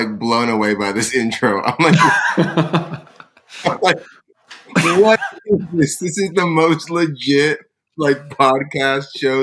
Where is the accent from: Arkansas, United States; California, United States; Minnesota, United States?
California, United States; Escondido; Grew up, born and raised in Escondido. My parents are immigrants.